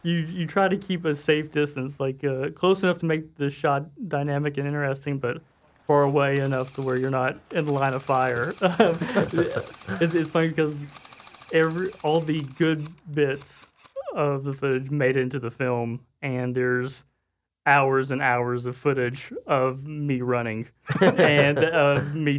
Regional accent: Georgia, United States; also born or lived in Los Angeles; I came back from Los Angeles, and it was kind of a way of rediscovering where I was from, and I interviewed people from Savannah and Athens, and it was kind of a way to rediscover just how beautiful and scenic Georgia is.

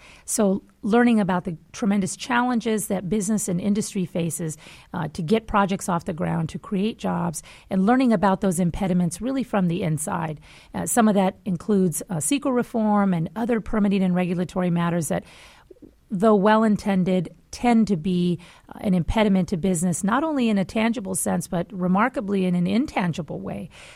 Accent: California, United States; So we are from the Central Valley. We've worked in the fields. We've been farmers. And so certainly appreciate and have deep, deep-rooted Central Valley values.

